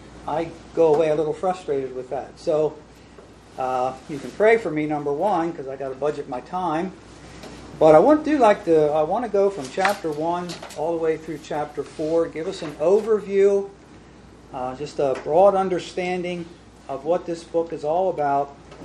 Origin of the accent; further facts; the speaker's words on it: York, Pennsylvania, United States; I hail from York, Pennsylvania.